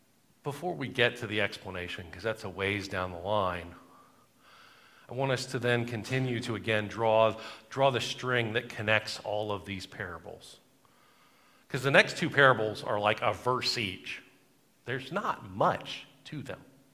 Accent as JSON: {"language": "English", "region": "the South", "country": "United States", "tie": "born or raised there", "said": "I grew up in the South. Greens are a thing."}